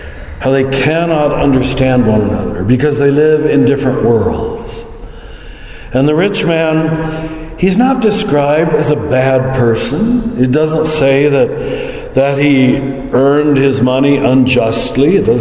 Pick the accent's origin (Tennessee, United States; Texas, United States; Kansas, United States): Kansas, United States; I grew up in America just like you did, but I had white skin, farm family from Kansas. We weren't rich.